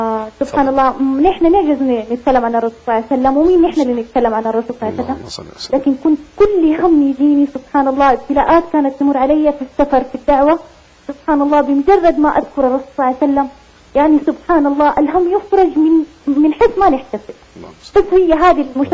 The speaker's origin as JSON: {"language": "Arabic", "town": "Mecca", "region": "Makkah Province", "country": "Saudi Arabia", "said": "وأنا داعية من مكة."}